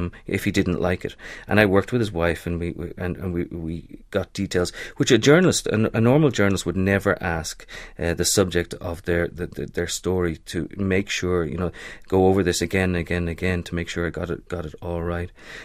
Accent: Dublin, Leinster, Ireland; I'm from Dublin. My folks still live in Dublin. I got brother and sister over there too, and I go home 5-6 times a year.

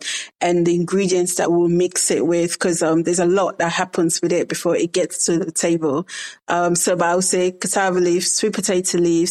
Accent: Sierra Leone; now in England; I came from Sierra Leone and straight into Kent, Westmoreland. I wasn't in an area where there's African shops

